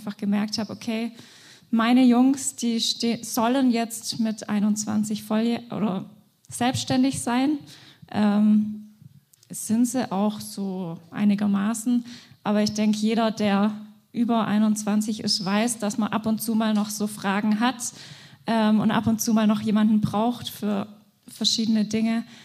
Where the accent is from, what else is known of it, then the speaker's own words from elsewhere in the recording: Freudenstadt, Baden-Württemberg, Germany; bin in Freudenstadt geboren und aufgewachsen, war dann ein Jahr auf den Philippinen zum FSJ und habe dann in Ludwigsburg Soziale Arbeit studiert. Dann war ich wieder zurück in Freudenstadt